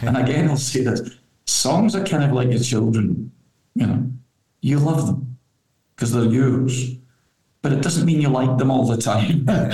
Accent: Glasgow, Scotland, United Kingdom; born there; It's funny, when I was born in Glasgow, a big religious divide, a bit like Northern Ireland, you know, Catholic, Protestant

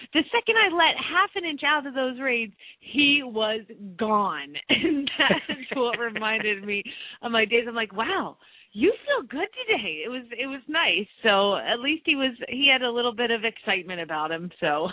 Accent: Phoenix, Arizona, United States; from Phoenix, Arizona

